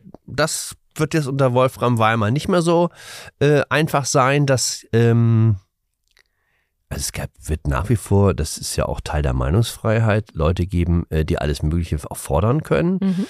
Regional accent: Hamburg, Germany; ich komme aus Hamburg, muss man sagen.

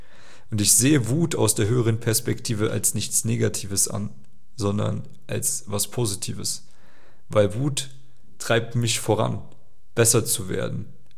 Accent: East Germany, Germany; Ich komme aus Ostdeutschland. Ja, ich bin Ösi. Ich bin geboren, da gab es die Mauer nicht mehr. Also ich bin nicht in der DDR geboren

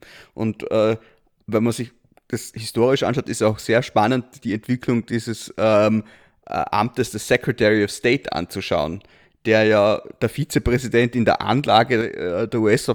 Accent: Vorarlberg, Austria; Vorarlberger. Ich bin Österreicher, ich bin Europäer, ich bin Katholik.

